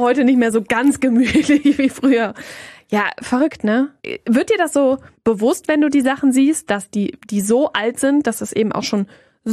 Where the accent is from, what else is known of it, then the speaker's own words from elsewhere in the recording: St. Tönis, North Rhine-Westphalia, Germany; Ja, ich komme auch aus St. Tönis.